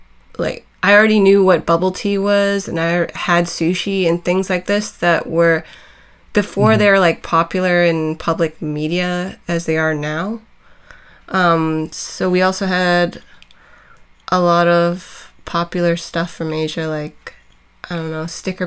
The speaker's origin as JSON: {"language": "English", "town": "Vancouver", "region": "British Columbia", "country": "Canada", "tie": "born or raised there", "also_born_or_lived": "Berlin", "said": "I would say it's like Vancouver's my hometown and I'm based in Vancouver, but like there's a part of me that's somewhat based in Berlin."}